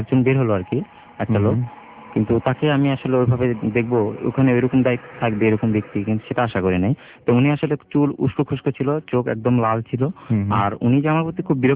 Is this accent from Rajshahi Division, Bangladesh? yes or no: yes; Bogura, Rajshahi Division, Bangladesh; আমরা চলে যাব আমাদের গ্রামে বাসা বগুড়াই